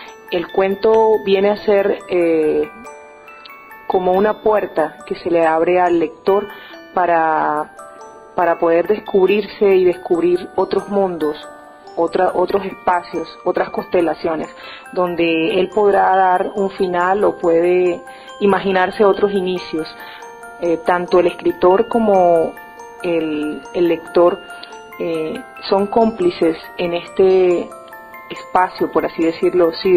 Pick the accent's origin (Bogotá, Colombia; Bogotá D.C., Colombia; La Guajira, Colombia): La Guajira, Colombia; Soy de la Guajira, de la Dama Reclinada, bañada por las aguas del Caribe inmenso, como diría el gran poeta Hernando Marín.